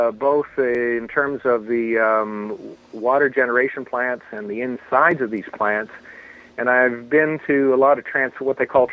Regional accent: Ontario, Canada; But I grew up in Ontario

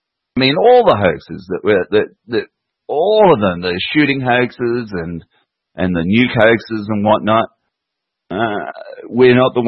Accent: England, United Kingdom; moved away; you wouldn't tell that I'm from England and I came out in 1975. I'm a Brit.

